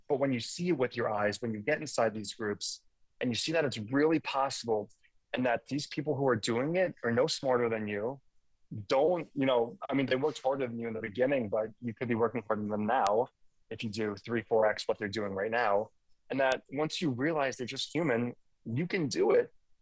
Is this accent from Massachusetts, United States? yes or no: no; Long Island, New York, United States; Yeah, so I'm from Long Island, New York, which is roughly just an hour outside the city itself. And it's absolutely amazing. I love where I'm from. I'm 15 minutes from the beach, an hour from the city